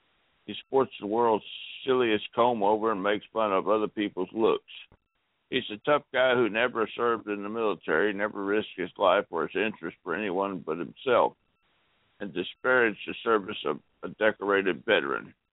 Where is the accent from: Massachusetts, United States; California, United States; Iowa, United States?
Iowa, United States; I grew up in Iowa, where people are widely admired for their courtesy, generosity, and modesty, for their un-Trumpness.